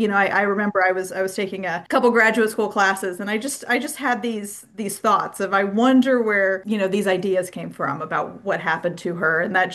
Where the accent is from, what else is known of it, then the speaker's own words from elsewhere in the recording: Kansas, United States; I grew up just in Kansas.